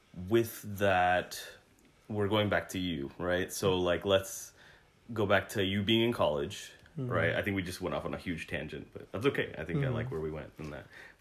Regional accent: Arkansas, United States; now in Dallas, United States; I grew up in Arkansas and I wasn't really around Malayalis at all, and. Then for me to come down to Dallas to be surrounded only by Malayalis

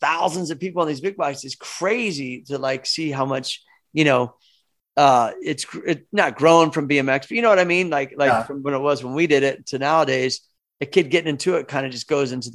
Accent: Kansas City, Missouri, United States; when I grew up in Kansas City with Dennis and the Brigade, we had our own crew of dudes.

